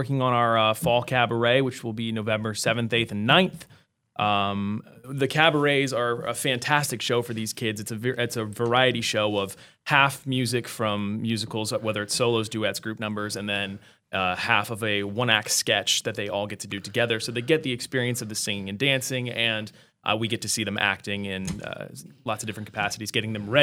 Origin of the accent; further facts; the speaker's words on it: Anna, United States; So I'm from Anna originally. I got a job back here in 2019 teaching second grade.